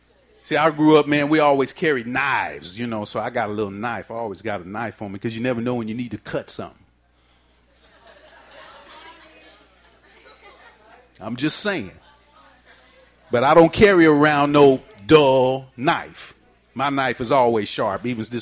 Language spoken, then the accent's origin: English; San Francisco, California, United States; I grew up in Bayview Hunters Point, San Francisco. I still live in that community.